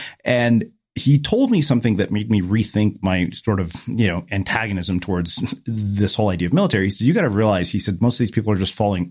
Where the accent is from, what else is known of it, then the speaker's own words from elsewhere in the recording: India; I'm Indian, man.